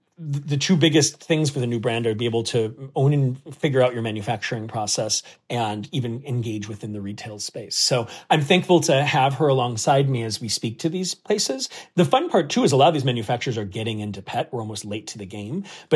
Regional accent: Wisconsin, United States; I'm from Wisconsin, so maybe it even hits home differently

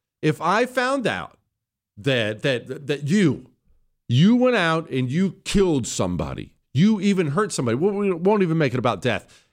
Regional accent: Montana, United States; I grew up in Montana, fires all the time. It's practically every summer.

